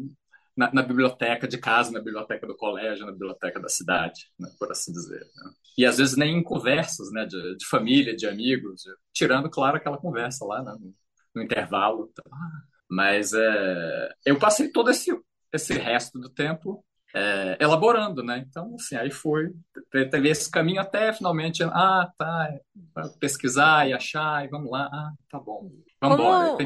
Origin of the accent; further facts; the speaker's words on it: Brasília, Federal District, Brazil; E eu sou de Brasília, 39 anos.